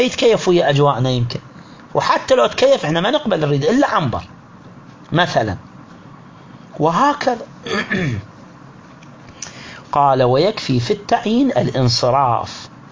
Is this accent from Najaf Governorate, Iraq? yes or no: yes; Al-Mishkhab, Najaf Governorate, Iraq; في العراق عندنا مثلا في المشخاب، مو بس بالمشخاب، هو بالعراق شنو نوع الرز اللي ينزرع؟